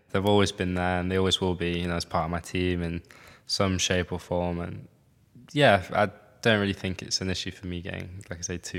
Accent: United Kingdom; And obviously being British helps

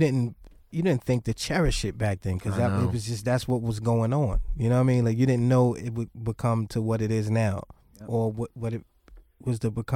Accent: Brooklyn, New York, United States; like I said, I'm from Brooklyn, and you know, the older cats that were able to go uptown, because Brooklyn went everywhere.

